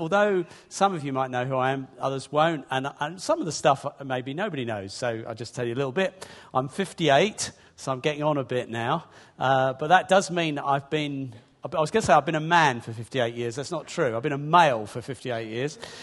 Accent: Hastings, South East England, United Kingdom; born or raised there; also born or lived in London

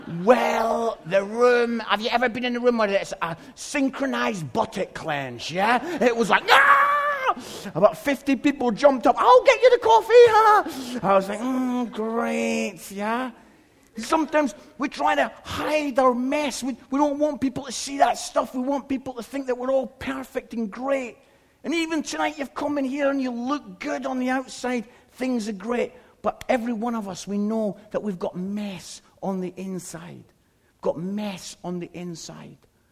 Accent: Scotland, United Kingdom; I'm Scottish

